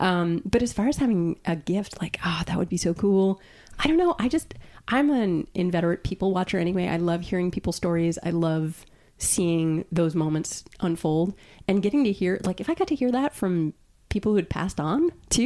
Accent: New York, United States; I have a younger sister. I grew up on Long Island.

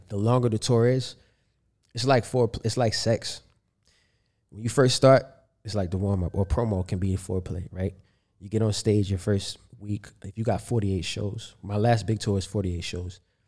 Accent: Baltimore, Maryland, United States; growing up in Baltimore and seeing so many different sides of pros and cons and choices and how choices play affecting your future and your present life.

